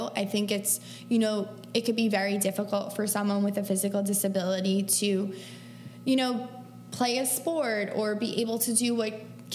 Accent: New Jersey, United States; women from all around New Jersey, my home state

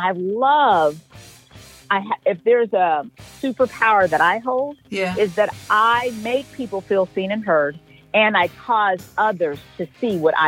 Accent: Bahamas; also born or lived in United States / Italy; I am from the Bahamas. I was educated in boarding schools in the northeastern part of the United States and Europe.

